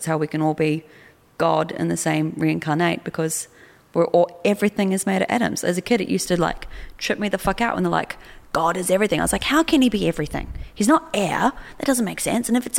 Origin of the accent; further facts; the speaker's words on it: New Zealand; Well, I'm from New Zealand. Our history is what, 130 years old at best?